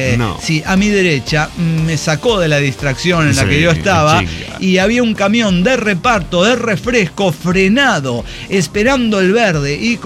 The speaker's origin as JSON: {"language": "Spanish", "region": "San Luis Potosí", "country": "Mexico", "tie": "born or raised there", "lives_now": "Mexico City, Mexico", "said": "Les saluda … de San Luis Potosí desde la Ciudad de México, en realidad. Pero bueno, pero soy originario de San Luis Potosí."}